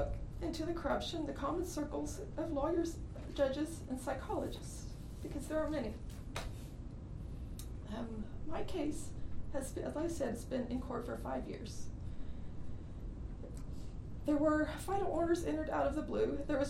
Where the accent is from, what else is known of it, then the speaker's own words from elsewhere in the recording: United States; Thank you. … I'm from Burnett County nearby